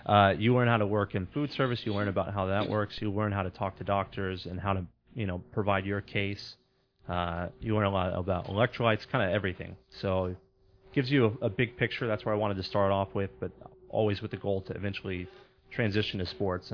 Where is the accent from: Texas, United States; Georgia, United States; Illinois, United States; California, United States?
Texas, United States; Houston; Okay, so I'm from Houston. I went to Klein High School, actually, and I played soccer at Klein High School.